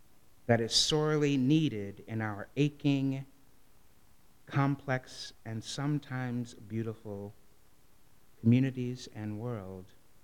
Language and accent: English; Madison, Wisconsin, United States; I come from Madison, Wisconsin.